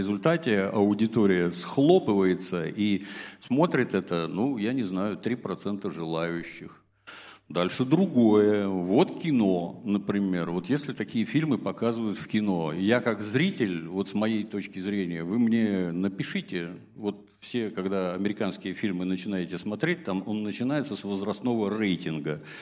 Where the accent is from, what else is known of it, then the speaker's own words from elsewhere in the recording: Ukraine; born there; я родился на Украине очень давно, в 61-м году, годам к... Родился в военном городке.